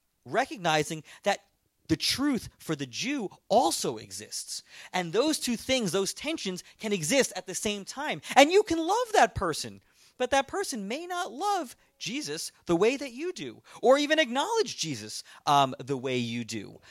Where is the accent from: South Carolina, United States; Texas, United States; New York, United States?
New York, United States; Long Island; So as I said in the last service, I grew up on Long Island, and Jews and Christians on Long Island love each other.